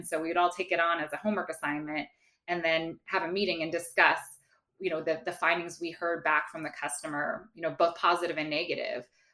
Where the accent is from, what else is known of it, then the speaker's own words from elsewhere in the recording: California, United States; I grew up in the North Bay in this suburb, just across the Golden Gate Bridge called Marin.